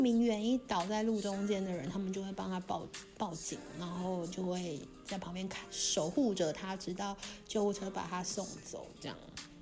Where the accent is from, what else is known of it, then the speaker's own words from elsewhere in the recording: Kaohsiung, Taiwan; now in Hungary; 可是就觉得这种画面，就只有在小时候我的高雄，我的家乡才会看到。